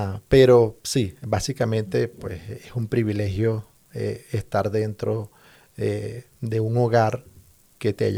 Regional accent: Coro, Falcón, Venezuela; Soy de Venezuela, de un estado llamado Falcón y la ciudad se llama Coro. Un sitio muy lindo.

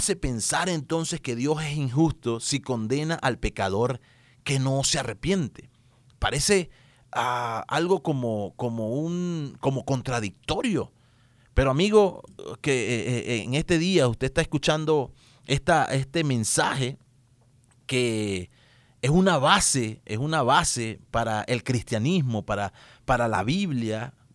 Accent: Venezuela; una emisora radial allá en mi país, en Venezuela.

